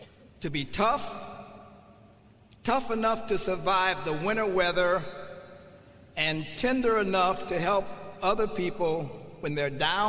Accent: Detroit, Michigan, United States; Growing up in Detroit, I have long admired Michigan State.

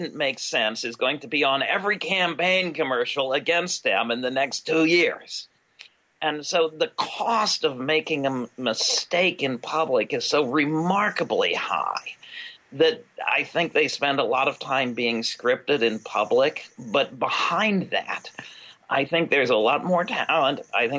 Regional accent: Pennsylvania, United States; And as I'll talk about at Albion, I come to you from Pennsylvania, Penn's Woods.

